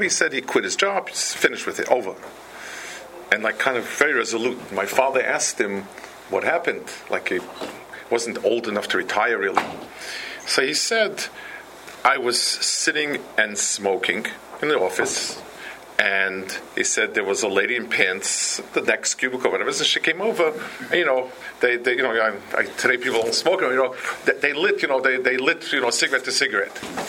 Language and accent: English; Lakewood, New Jersey, United States; when I was growing up in Lakewood, there were maybe about 100 people.